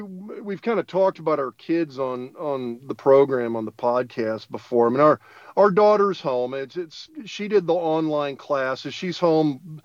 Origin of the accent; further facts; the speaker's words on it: Lincoln, Nebraska, United States; I mean, I grew up in Lincoln, and Lawrence is smaller than Lincoln, but it's a Midwestern college town, and I know what that's like.